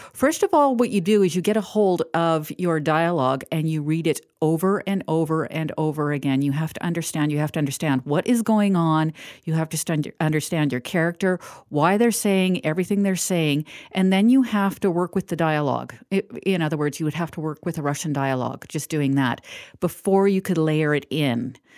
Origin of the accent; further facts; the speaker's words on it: Kamloops, British Columbia, Canada; I am from Kamloops.